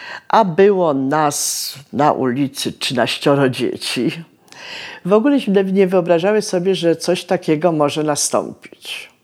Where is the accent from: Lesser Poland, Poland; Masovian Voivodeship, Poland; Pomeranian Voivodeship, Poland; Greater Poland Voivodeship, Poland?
Lesser Poland, Poland; Kraków; Od urodzenia mieszkam w Bronowicach, za tak zwanymi torami. Na ulicy Jabłonkowskiej, która kiedyś nazywała się ulicą Widok.